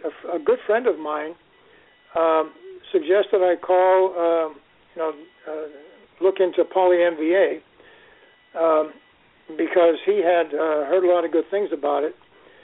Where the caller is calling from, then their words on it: Fallbrook, California, United States; I'm calling from Fallbrook, California.